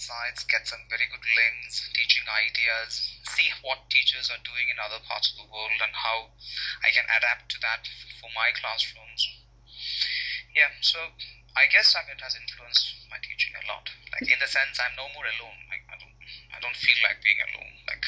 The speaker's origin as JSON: {"language": "English", "country": "India", "said": "Basically, yeah, you know I'm from India."}